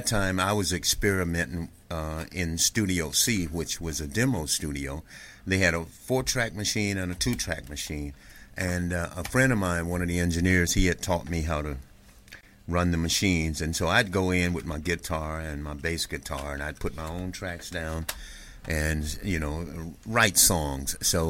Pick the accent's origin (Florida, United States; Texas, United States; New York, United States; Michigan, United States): Florida, United States; Pensacola; You know, I grew up in that era, man, and I came from Pensacola, Florida. We only had like two stations